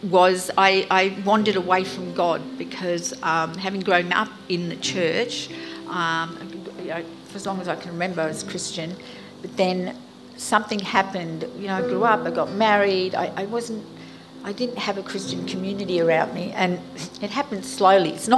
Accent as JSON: {"language": "English", "town": "Bunbury", "region": "Western Australia", "country": "Australia", "tie": "born or raised there", "also_born_or_lived": "Perth, Australia / Sydney, Australia / United States", "said": "I was actually born in Western Australia. I grew up in Bunbury, And then after completing primary school and high school in Bunbury, moved to Perth"}